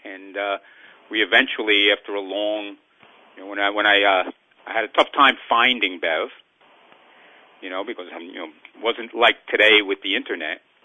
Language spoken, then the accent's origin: English; New York, United States; I'm from New York.